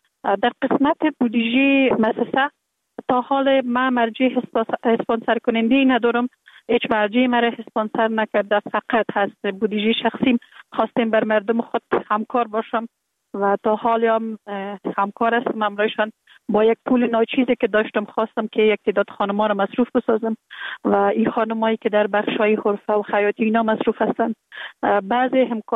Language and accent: Persian; Kabul, Afghanistan; born there